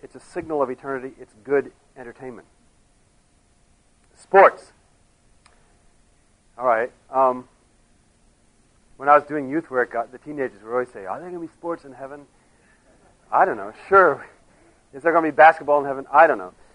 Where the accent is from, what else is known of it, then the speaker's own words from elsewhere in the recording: France; In France, sadly, this is changing, but it used to be, when I was growing up in France, that the whole country would stop, come to a standstill at noon.